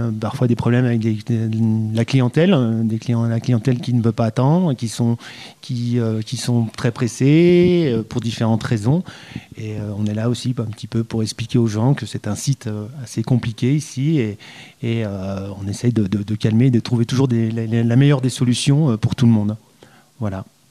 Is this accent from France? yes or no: yes; Chamonix, Auvergne-Rhône-Alpes, France; je suis depuis enfant né à Chamonix. Donc, ça a toujours été la montagne.